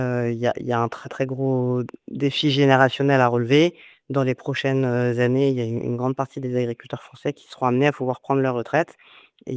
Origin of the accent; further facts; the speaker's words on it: Paris, Île-de-France, France; Je ne suis absolument pas issue du milieu agricole. Je suis née à Paris, j'ai grandi à Paris, issue d'une famille, issue de domaines professionnels très différents. Et j'ai atterri dans la région pour faire une école d'agronomie à Montpellier.